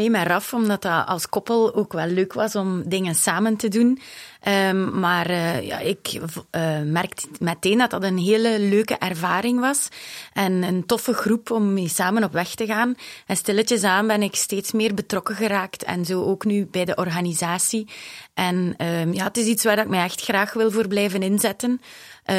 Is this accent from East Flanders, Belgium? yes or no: yes; Herzele, East Flanders, Belgium; now in Erpe-Mere, Belgium; Ja, ik ben ook bijna 40 jaar. Ik ben afkomstig uit Herzelen, maar wij wonen nu in Erpenmeren.